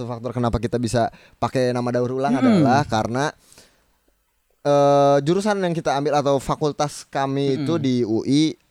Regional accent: Menes, Banten, Indonesia; Jadi gue berasal dari Pandeglang, Banten. Kampung gue Menes.

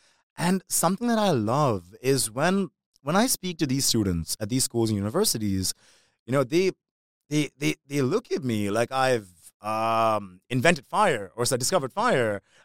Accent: Dubai, United Arab Emirates; I grew up in Gisas in Dubai, which is a very, like, down-to-earth neighborhood in Dubai, really. Salt-of-the-earth neighborhood in Dubai.

